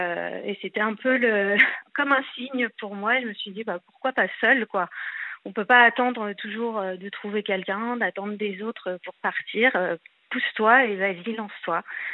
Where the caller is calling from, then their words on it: Nantes, Pays de la Loire, France; J'ai 46 ans et je suis de Nantes.